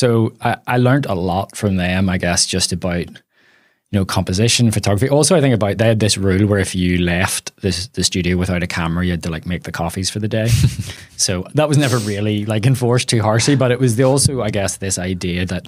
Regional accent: Belfast, Northern Ireland, United Kingdom; I was born here in Belfast at the Royal Hospital, as I guess half of the people are.

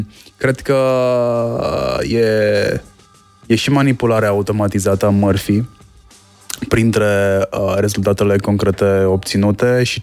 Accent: Cluj-Napoca, Cluj County, Romania; toți suntem din Cluj aici, într-un fel sau altul.

